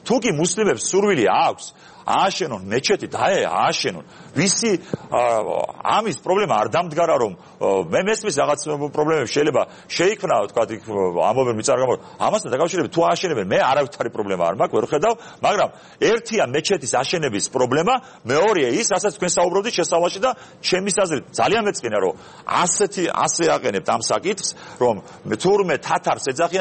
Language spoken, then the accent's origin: Georgian; Batumi, Adjara, Georgia; born there; მე კუთხურობით რო ვისაუბროთ არ ვარ აჭარელი რაჭველი ვარ წარმოშობით მაგრამ ბათუმში მე დაბადებული მამაჩემი ბაბუაჩემი ჩემი დიდბაბუა საუკუნეების წინ საუკუნენახევრის წინ ჩამოსული ბათუმში